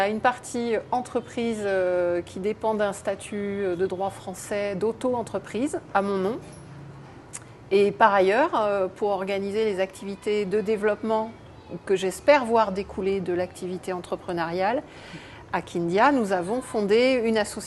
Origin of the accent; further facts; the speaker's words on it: France; now in Guinea; J'ai 54 ans, je suis française. Je suis maman d'une grande fille de 27 ans. Je suis ingénieure agronome de formation et je vis en Guinée une bonne partie de l'année depuis bientôt 6 ans.